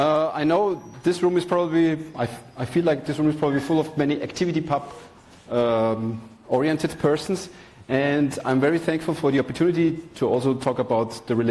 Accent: Vienna, Austria; English is a second language; so I'm from Vienna and I consider myself a digital human rights activist

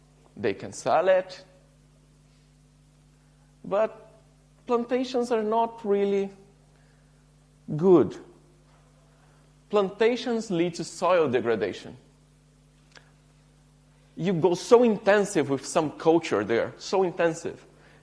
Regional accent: Brazil; I'm from Brazil. We were a colony for a long time.

